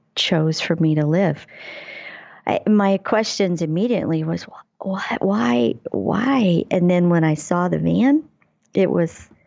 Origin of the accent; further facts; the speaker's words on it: Kansas, United States; I grew up in Southwest Kansas, the farmer's daughter. Loved it. Simple life.